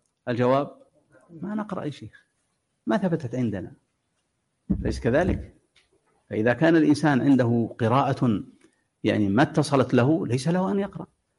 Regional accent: Mecca, Makkah Province, Saudi Arabia; كان عندنا في مكة

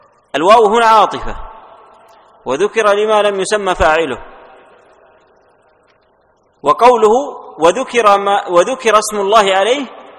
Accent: Saudi Arabia; ويذكر عن أحد أمراء القبائل عندنا في المملكة العربية السعودية قبل 70 سنة أو 60 سنة

